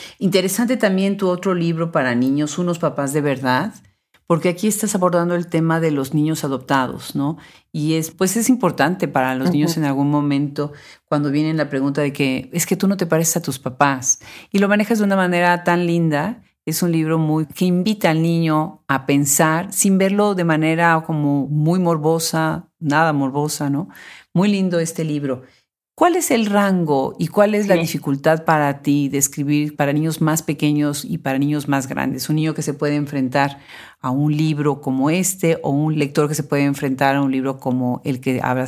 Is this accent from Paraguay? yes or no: no; Mexico; born there; cada vez que llego a mi ciudad natal en México